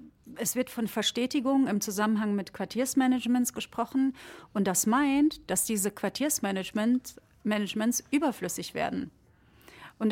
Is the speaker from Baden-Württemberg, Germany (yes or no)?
no; Hesse, Germany; ich komme ja aus Hessen, da gibt es das nicht.